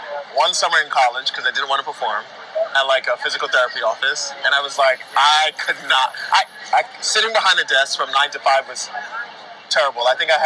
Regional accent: New York City, New York, United States; I grew up in New York City and I was part of the Boys Choir Harlem.

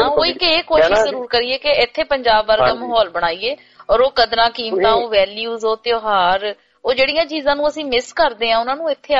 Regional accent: Punjab, India; ਜਦੋਂ ਪੰਜਾਬ ਚ ਹੋਈਦਾ ਸੀਗਾ ਰਹੀਦਾ ਸੀ ਉਦੋਂ ਐ ਲੱਗਦਾ ਹੁੰਦਾ ਸੀ ਵੀ ਸਾਲ, ਜਿੱਦਾਂ ਮੈਂ ਦੁਆਬੇ ਤੋਂ ਹੁੰਦੀ ਸੀ

